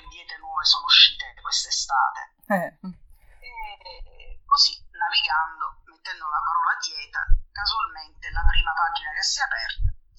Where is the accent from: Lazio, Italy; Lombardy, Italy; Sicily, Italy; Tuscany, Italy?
Sicily, Italy; Catania; sono di Catania e sono un vigilante.